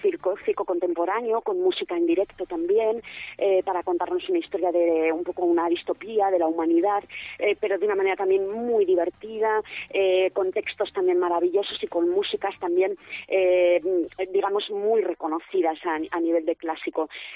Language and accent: Spanish; Andorra, Aragon, Spain; es de Andorra de Teruel, yo también soy de Andorra de Teruel, por eso, es vecina